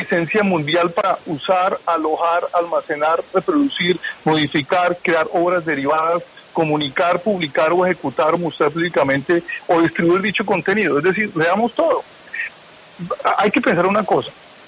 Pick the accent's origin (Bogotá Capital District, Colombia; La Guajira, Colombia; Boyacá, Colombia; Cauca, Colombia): Boyacá, Colombia; now in Washington, United States; yo crecí en Boyacá y pues yo estoy acostumbrado a eso